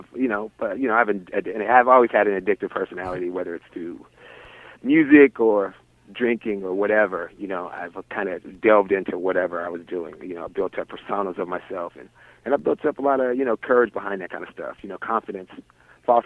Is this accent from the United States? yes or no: yes; Seattle, Washington, United States; also born or lived in Houston, United States; I grew up in Seattle, but I lived in Houston for a while for some of my youth.